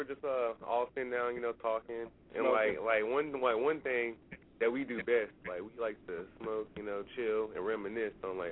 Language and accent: English; Alabama, United States; We are from Alabama. We Southern boys.